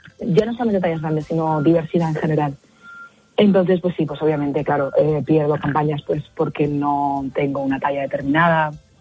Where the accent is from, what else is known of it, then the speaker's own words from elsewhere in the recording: Andalusia, Spain; como digo en mi tierra, en Andalucía